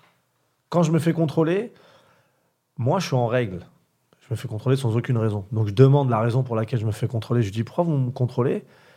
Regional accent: Champigny-sur-Marne, Île-de-France, France; Moi, j'habite à Saint-Maur. J'ai grandi à Champigny. Et j'habite à Saint-Maur. C'est une ville collée à Champigny.

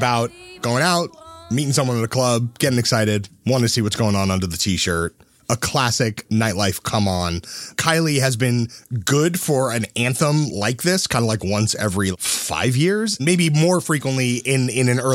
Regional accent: United States; American privilege here. We're exerting American privilege here.

